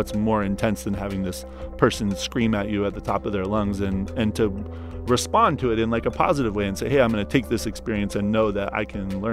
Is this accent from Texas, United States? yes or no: no; Oregon, United States; So first of all, I'm coming from Oregon. I've never met an Israeli before.